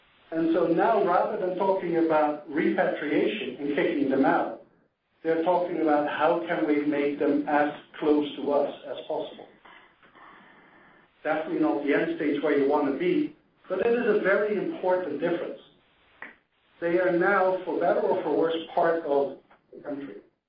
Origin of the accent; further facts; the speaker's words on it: Netherlands; When I grew up in the Netherlands